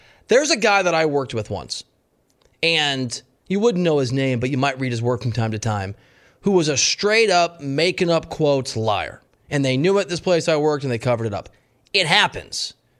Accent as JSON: {"language": "English", "region": "Midwest", "country": "United States", "said": "I'm from the Midwest."}